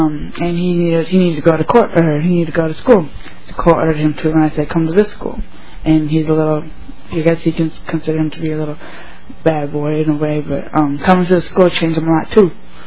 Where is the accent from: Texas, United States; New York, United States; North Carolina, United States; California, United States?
Texas, United States; moved away; I'm from Texas. I went to a private school in there. And then I came up here a few years ago, went to a public school, St. Louis Park High School